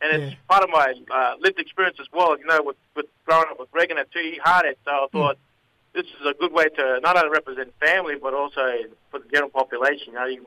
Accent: Cairns, Queensland, Australia; Yeah, so I'm originally from up Cairns. So I'm a Gimel Wanabara Yirinji. So I'm from the Cairns area.

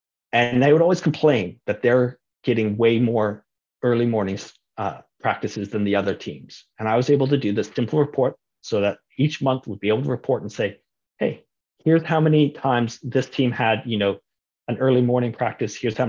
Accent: Calgary, Alberta, Canada; I grew up in Calgary.

